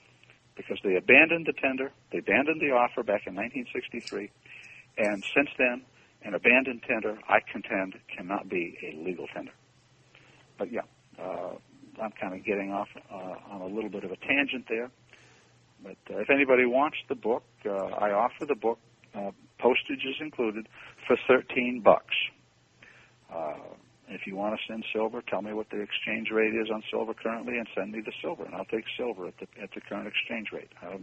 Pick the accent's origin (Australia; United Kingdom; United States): United States; Maine; now in Graysville, United States; I'm from Maine, so I call it Route.